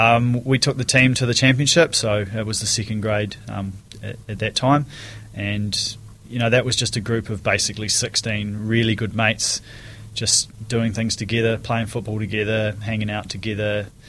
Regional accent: Dunedin, Otago, New Zealand; when I was a young fella growing up in Dunedin, I actually played rugby

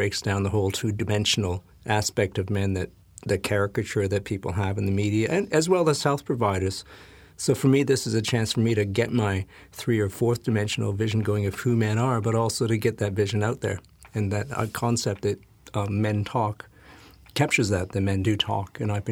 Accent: Canada; moved away as an adult; now in Christchurch, New Zealand; I'm a Canadian guy. I've been here about 28 years, so this is my home. I'm a Kiwi now. Lived in Christchurch almost all of it. Been a hippie up in Nelson for 5 years.

